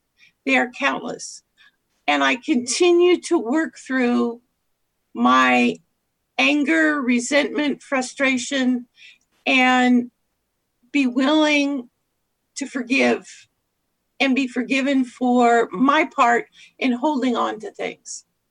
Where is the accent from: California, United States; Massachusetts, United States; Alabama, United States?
California, United States; Oakland; also born or lived in Concord; I am the oldest of 10, a large Irish Catholic family growing up in Oakland first and then Concord.